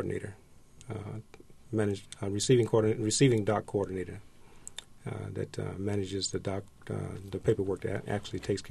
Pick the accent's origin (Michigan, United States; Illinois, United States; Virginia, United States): Illinois, United States; Champaign; also born or lived in Mississippi / Memphis; And then we lived in Memphis, Tennessee, just prior to coming to Champaign-Urbana. And, of course, the majority of my grade school years and all of my high school years and everything, I've been in this community.